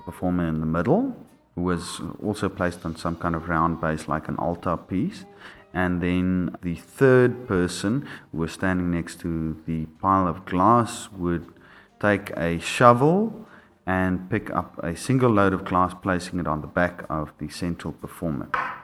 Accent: Boksburg, Gauteng, South Africa; approximately 2 years ago, I moved to Johannesburg. I grew up in Boksburg, which was a notorious right-wing white area in South Africa during apartheid. Grew up there, moved to Pretoria, moved back to Johannesburg.

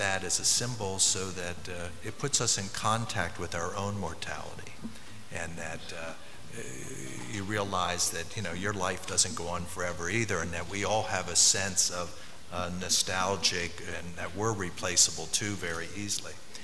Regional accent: Pennsylvania, United States; I grew up in Pennsylvania, Dutch, kind of a German area.

